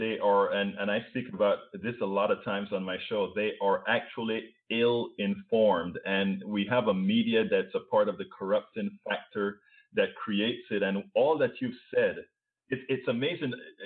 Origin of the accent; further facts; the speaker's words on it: Panama; I'm originally from Central America, Panama.